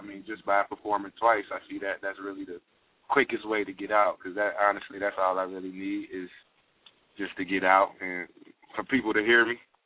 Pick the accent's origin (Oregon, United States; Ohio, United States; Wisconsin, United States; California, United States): Ohio, United States; Cincinnati; also born or lived in Philadelphia; I grew up out there pretty much. I grew up in Cincinnati, and then over the summers I go out to Philly.